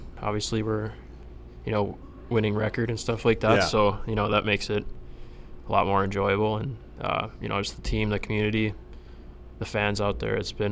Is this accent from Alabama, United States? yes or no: no; Eden, New York, United States; Tight-knit. You knew everybody. It's a great town, and it's nice to go back in the summer and see everybody there, but growing up there was perfect.